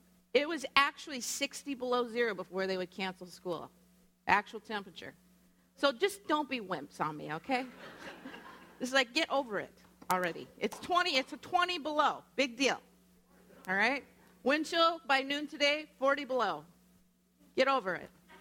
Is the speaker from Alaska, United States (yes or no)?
yes; Alaska, United States; I grew up in Alaska, and it was 200 miles inland from Anchorage. It was in the woods, right?